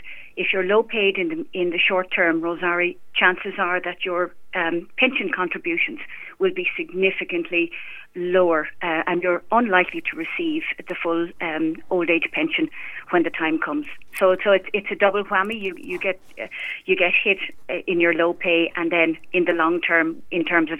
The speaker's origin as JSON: {"language": "English", "town": "Carrick-on-Shannon", "region": "Connacht", "country": "Ireland", "tie": "born or raised there", "lives_now": "Nenagh, Ireland", "said": "I was born and bred in Carrick and Shannon, County Leitrim, now living in Nina, County Tip. I suppose I lived abroad for 10 years, and when I returned to Ireland with my husband"}